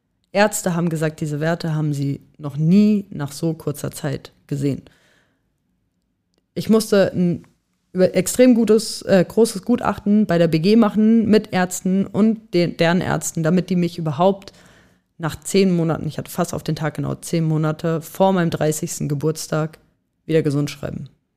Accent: Frankfurt, Hesse, Germany; Frankfurt ist so irgendwo auch immer meine Heimat auch noch gewesen.

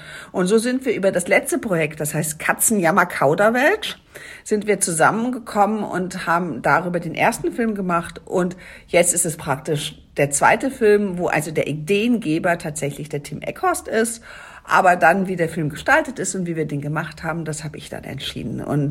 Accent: Düsseldorf, North Rhine-Westphalia, Germany; das als Düsseldorferin, ich sag euch, das war was. Ich kann ja kein Platt oder ich konnte kein Platt, also jetzt kann ich es ja verstehen

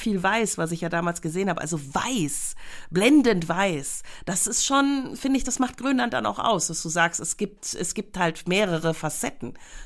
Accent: Tyrol, Austria; Das ist so ein Dorf bei uns in Tirol.

